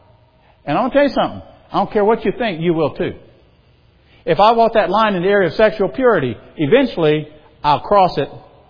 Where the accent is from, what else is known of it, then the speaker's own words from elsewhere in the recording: South Carolina, United States; I come from South Carolina, we had a lot of ditches, I lived out in the country, you know, dirt roads and stuff.